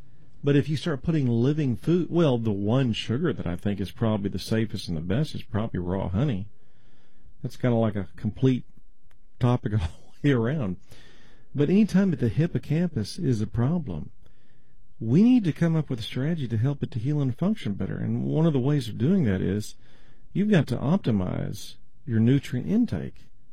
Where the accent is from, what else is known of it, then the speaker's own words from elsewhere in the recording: Roy, Utah, United States; When I was a boy growing up in Roy City, my mother's relatives, Aunt Lola and Aunt Bernie, they had a large pomegranate tree in their yard